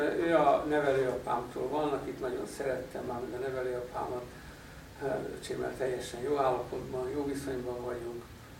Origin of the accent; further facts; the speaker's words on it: Budapest, Hungary; born there; Hát tényleg röviden szeretnék, mert Budán születtem, illetve abban az utcában most is van lakásunk, de az véletlen volt.